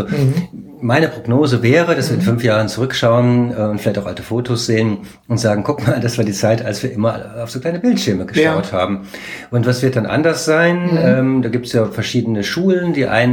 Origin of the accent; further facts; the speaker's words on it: Berlin, Germany; Ich finde, das ist ja in der Tat ein Phänomen in Berlin, wo ich herkomme.